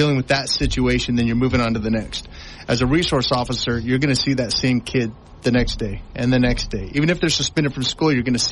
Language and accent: English; Provo, Utah, United States; moved away as an adult; Yep, I grew up in Provo. Went to Tempe High.